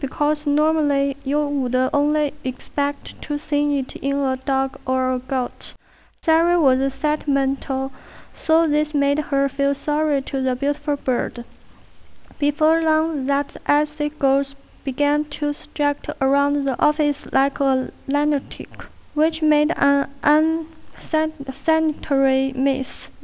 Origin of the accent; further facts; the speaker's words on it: Lanzhou, Gansu, China; English is a second language; Welcome you to go to my hometown. And Lanzhou also have many beautiful mountains, such as Five Rivers Mountains.